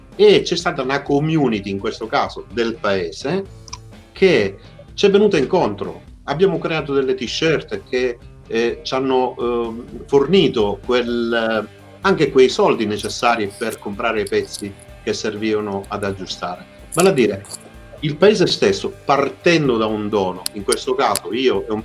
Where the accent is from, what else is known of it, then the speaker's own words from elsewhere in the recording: Rome, Lazio, Italy; sono di Roma, faccio l'insegnista